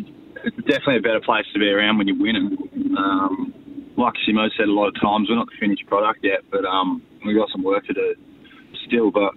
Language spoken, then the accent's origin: English; Padbury, Western Australia, Australia; I'm from Padbury. I'm a little bit of a bogan deep down myself.